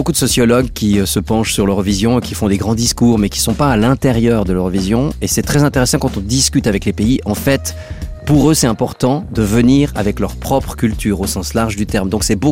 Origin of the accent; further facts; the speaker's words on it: Romandy, Switzerland; un peu moins chez nous en Suisse romande